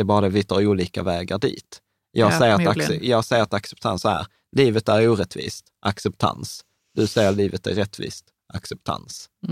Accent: Sweden; born there; Vi föddes i Sverige, vi har fått en utbildning, vi har massa grejer.

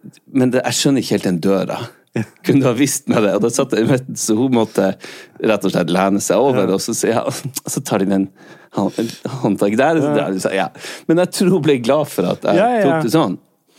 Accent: Ålesund, Møre og Romsdal, Norway; Jeg er fra Ålesund.

